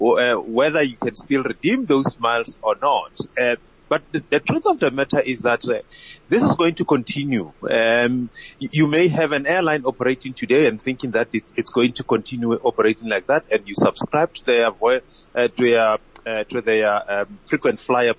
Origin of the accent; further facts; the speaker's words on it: South Africa; When you look at, you know, how we as South African have been getting the airlines